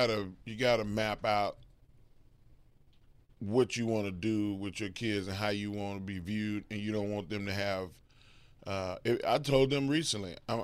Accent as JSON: {"language": "English", "region": "Texas", "country": "United States", "said": "I'm a Texan, and I did not bring a jacket here."}